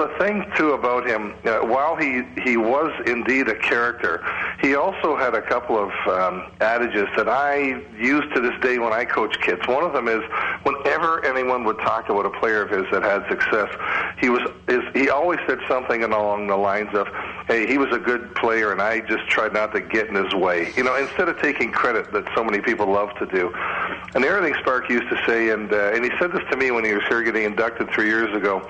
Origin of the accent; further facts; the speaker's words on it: Windsor, Ontario, Canada; I grew up in Windsor, and I was a Tigers fan through and through.